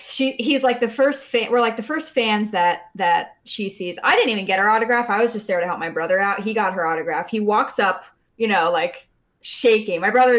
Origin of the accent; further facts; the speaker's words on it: Tampa, Florida, United States; I'm from the Tampa Bay area.